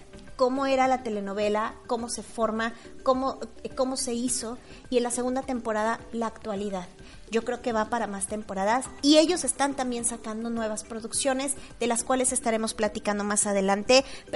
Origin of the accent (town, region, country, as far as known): Mexico